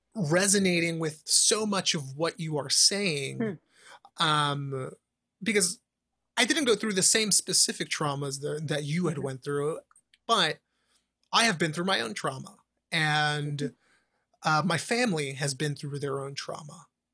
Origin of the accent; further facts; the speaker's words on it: New York City, New York, United States; And I grew up here in New York City in the South Bronx.